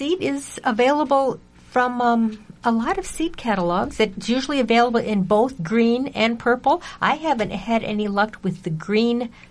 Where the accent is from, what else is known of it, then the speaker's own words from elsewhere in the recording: Wisconsin, United States; Or like the woman that was my neighbor when I was growing up in Wisconsin, my mom's neighbor, she was an avid gardener.